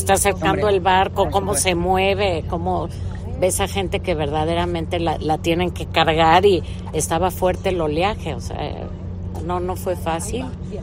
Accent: Mexico; Nosotros como mexicanos lo vivimos con los migrantes hacia Estados Unidos

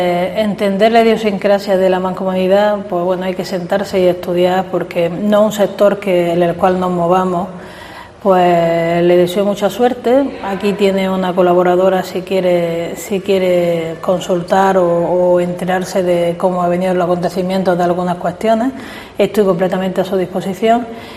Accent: Albuñol, Andalusia, Spain; con la que llevo trabajando tantos años por mi pueblo, que es Albuñol.

